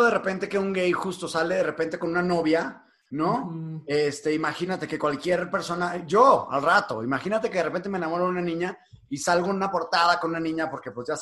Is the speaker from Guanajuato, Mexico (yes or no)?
no; Monterrey, Nuevo León, Mexico; now in Mexico City, Mexico; Yo llegué a México, porque soy de Monterrey, sin saber quién era